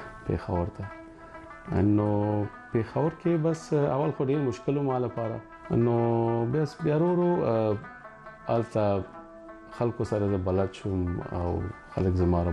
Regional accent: Afghanistan; زه د افغانستان یم د افغانستان راغلی

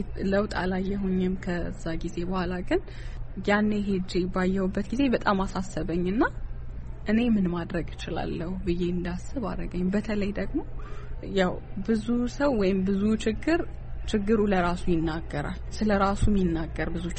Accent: South Ethiopia, Ethiopia; born there; also born or lived in Arba Minch / Wolaita Sodo / Hawassa; የተወለድኩት ደቡብ ክልል ውስጥ ዳውሮ ዞን ዛኔ የተወለድኩት። ቤተሰቦቼ በጣም እኔ ልጅ ያለሁኝ ይንቀሳቀሱ ስለነበረ ብዙ ይዞሩ ስለነበር አርባ ምንጭ ተምሬ ያለሁኝ እስከ ሰባተኛ ክፍል ወላይታ ሶዶ፣ ከዛ ዳውሮ

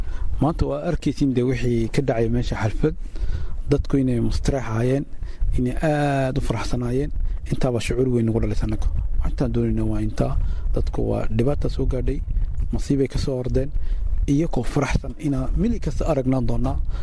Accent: Somalia; waxaan ka imid soomaaliya waqooyiga

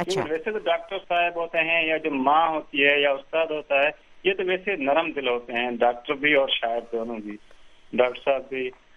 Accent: Sindh, Pakistan; India border کے ساتھ ہی جو ہے, اس کے ساتھ ہی بالکل اس کے قریب ہی میرا گاؤں ہے تھر کے اندر

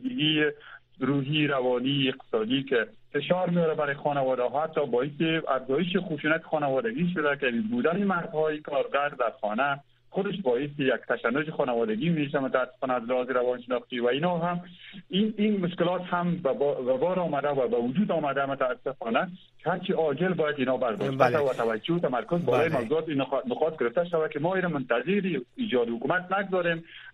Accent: Afghanistan; من خودم هیچگاه علاقمند به این نیستم که افغانستان را ترک بکنم به جایی دیگر، چون اینجا کشور من است، زادگاه من است، در اینجا درس خواندیم، 20 سال درس خواندیم

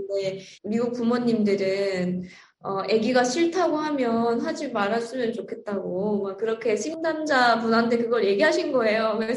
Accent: North Korea; now in United States; 저는 새로운 그런 커처에서 온 사람이고 북한에서 온 사람이고 그리고 또 영어나 되게 스트러글이 되게 많았었거든요.

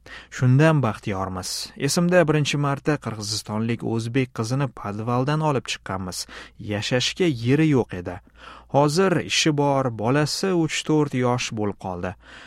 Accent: Gorno-Badakhshan, Tajikistan; O'zim Tojikistonda, Pomirda sovetlarning internatida katta bo'lganman.

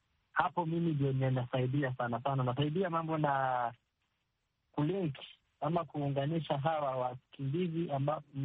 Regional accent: South Kivu, DR Congo; now in Nairobi, Kenya; mimi nimetoka Southern Kivu, vita zinaendelea huko.

